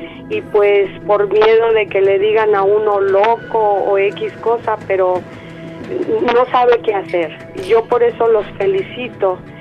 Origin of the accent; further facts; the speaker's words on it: León, Guanajuato, Mexico; now in United States; porque eso fue en León, Guanajuato, somos de León, Guanajuato. Cuando nos venimos para acá, para Estados Unidos